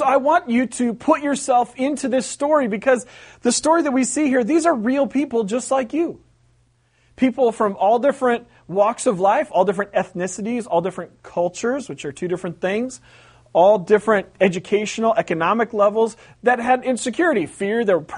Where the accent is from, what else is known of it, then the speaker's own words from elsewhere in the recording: West Coast, United States; I grew up on the West Coast. The West Coast is very utilitarian.